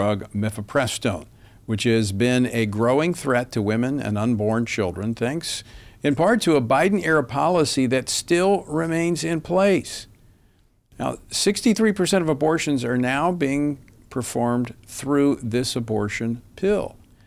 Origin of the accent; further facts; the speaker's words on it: Louisiana, United States; so you know policy there in the state of Louisiana, my home state.